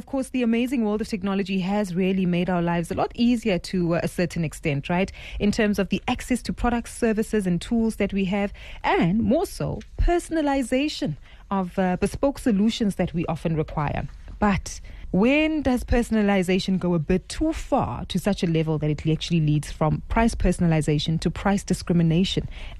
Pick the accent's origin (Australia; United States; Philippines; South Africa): South Africa; I'm so intrigued as to how this is, I guess, impacting us as South African consumers